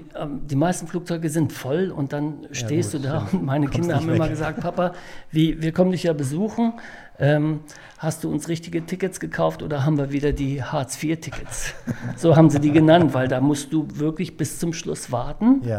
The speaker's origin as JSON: {"language": "German", "town": "Hanover", "region": "Lower Saxony", "country": "Germany", "tie": "born or raised there", "said": "dadurch, dass wir in meine Heimatstadt zurückgezogen sind, nach Hannover, sind natürlich da auch die Freunde, mit denen ich groß geworden bin."}